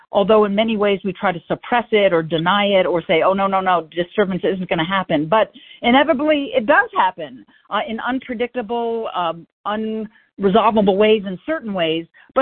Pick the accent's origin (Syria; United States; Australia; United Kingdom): United States; Bethesda, Maryland; I actually grew up in Bethesda, Maryland.